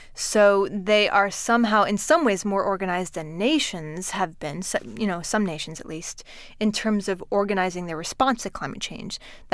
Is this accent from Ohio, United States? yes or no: no; New York, United States; born there; I take a special pride in New York because I am a New Yorker by birth.